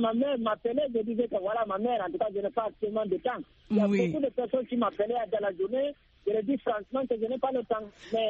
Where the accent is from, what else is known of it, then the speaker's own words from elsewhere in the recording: Guinea; now in Cameroon; moi, je suis originaire de la Guinée-Conakry.